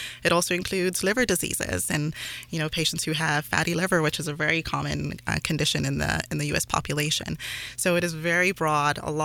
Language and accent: English; Kenya; moved away as an adult; I grew up in Kenya, and I spent my first 18 years there